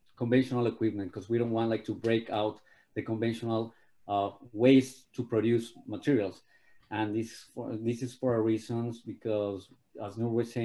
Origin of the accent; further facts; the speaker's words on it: Colombia; I'm from Colombia.